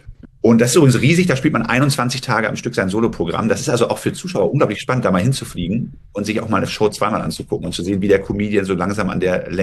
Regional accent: England, United Kingdom; German is a second language; Und dann habe ich gesagt, ja, England bin ich eigentlich nur.

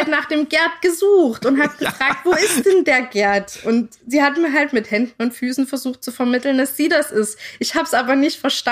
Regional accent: Germany; moved away; Wir als Deutsche

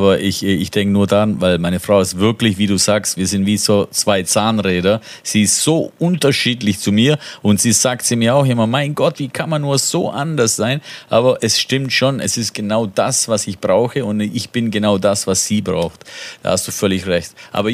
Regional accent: Southern Italy, Italy; Also das ist so ein alter Spruch bei uns im Süden von Italien.

